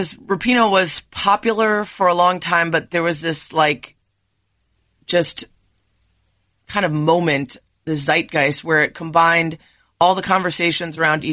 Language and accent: English; Chicago, Illinois, United States; My friend Kelly, that I grew up with here in Chicago, doesn't like any sports.